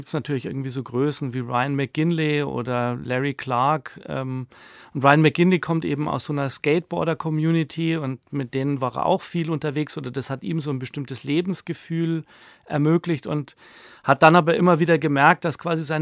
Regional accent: Southern Germany, Germany; Ich habe diesen Begriff, ich komme aus Süddeutschland, auch oft falsch benutzt.

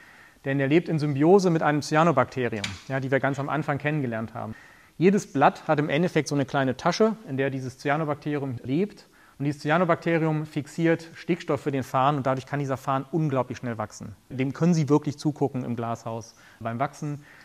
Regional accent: Krefeld, North Rhine-Westphalia, Germany; Also ich bin in Krefeld groß geworden, da war auch schon mal Niedrigstand.

